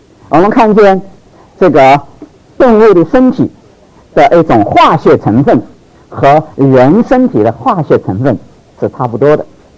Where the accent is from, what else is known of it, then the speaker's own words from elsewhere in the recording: China; 我们中国人有一句话很有意思